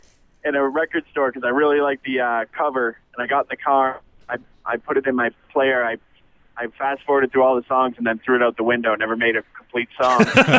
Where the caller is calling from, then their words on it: Texas, United States; Right now, I'm in between Dripping Springs and I'm in Oak Hill.